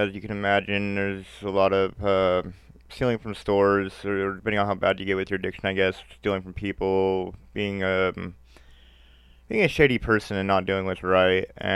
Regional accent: Potlatch, Idaho, United States; also born or lived in California / Troy / Moscow; I was born in California, but I moved to the Idaho area at a young age, attending kindergarten in Troy, first and second grade here in Moscow, and third through 12th grade out in Potlatch.

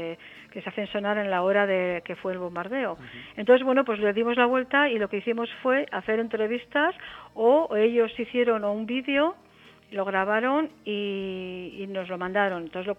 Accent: Navarre, Spain; yo soy navarra, en Navarra no se vivió un frente de guerra, ¿no? Mi familia, mis antepasados no vivieron la guerra

